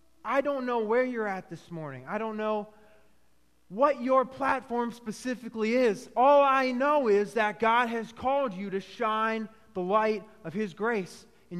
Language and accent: English; Pennsylvania, United States; But I come from Central Pennsylvania. I come from a small town just outside of Hershey.